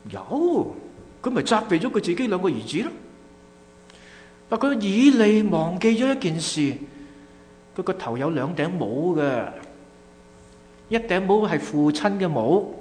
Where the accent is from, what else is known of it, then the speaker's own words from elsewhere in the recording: China; 当然呢句说话咧，啊，对于今日特别我哋中国人咧，系，哎，真系几困难嘅